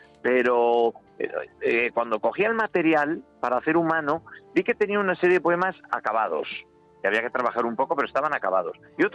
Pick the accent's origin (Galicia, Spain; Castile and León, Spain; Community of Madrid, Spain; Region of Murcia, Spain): Community of Madrid, Spain; Madrid; como poeta y como madrileño